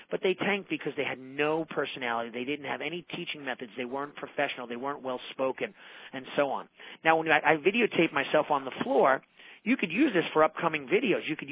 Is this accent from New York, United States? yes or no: yes; New York, United States; I'm from New York. I speak very quickly. I sometimes want to speak without an accent.